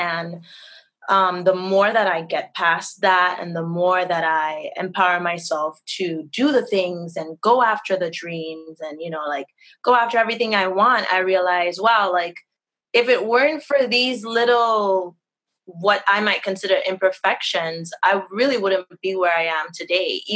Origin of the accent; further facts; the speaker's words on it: Trinidad & Tobago; now in United States; Well, I'm in Florida.